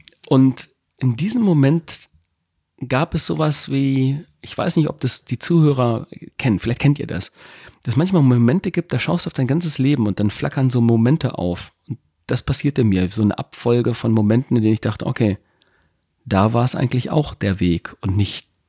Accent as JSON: {"language": "German", "town": "Gifhorn", "region": "Lower Saxony", "country": "Germany", "tie": "born or raised there", "said": "Naja, das Fachwerkobjekt, ich bin in dem Ortsteil Winkel in Gifhorn groß geworden."}